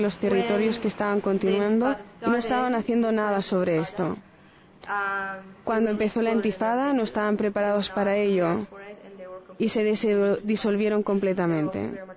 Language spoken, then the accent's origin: Spanish; Kfar Saba, Central District, Israel; Spanish is a second language; also born or lived in United States; Soy israelí. Vengo de Kfar Saba, una ciudad cercana a Qalqilya, en el West Bank. Vivo en un municipio israelí desde el principio de la Intifada, hace 3 años. He vivido en Estados Unidos antes